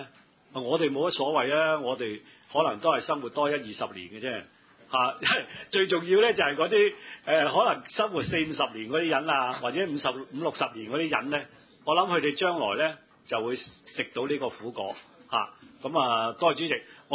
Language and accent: Cantonese; China; 我哋中國人有句叫舊瓶新酒，